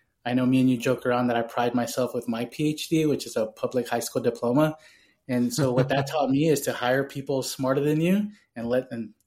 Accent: Texas, United States; now in Dallas, United States; I'm from Texas. I'm in the Dallas area. I'm originally from South Texas

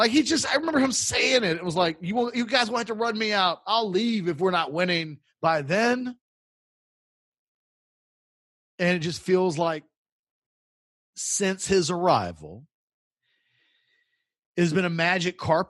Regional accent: United States; you know, I'm American.

